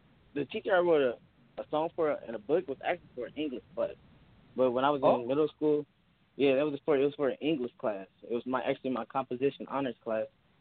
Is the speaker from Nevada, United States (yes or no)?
yes; Las Vegas, Nevada, United States; I was born and raised in Vegas, you know, I've been doing music.